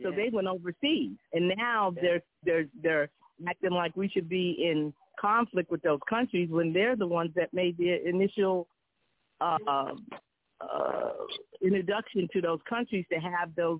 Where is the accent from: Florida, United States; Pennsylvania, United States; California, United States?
Pennsylvania, United States; Sharon; I'm from Sharon, Pennsylvania, but Sharon was known for its steel mill.